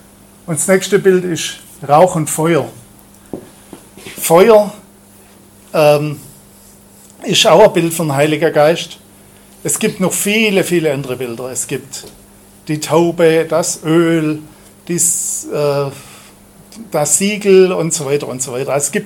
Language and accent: German; Baden-Württemberg, Germany; accent: Swabian; Also ich schwätze Schwäbisch mit ihm und er spricht mit mir auch Schwäbisch.